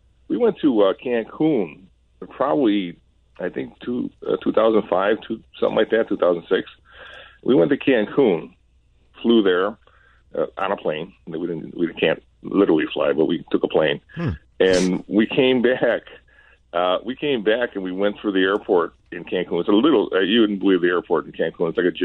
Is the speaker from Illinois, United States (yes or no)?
yes; Chicago, Illinois, United States; it's going to take an hour and a half to get 2 hours to get there from, you know, we're from Wrigleyville.